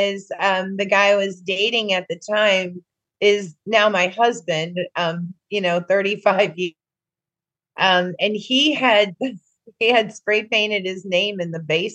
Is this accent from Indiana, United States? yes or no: yes; Crown Point, Indiana, United States; For me, I grew up in Crown Point, and I didn't pay that much attention to the jail growing up.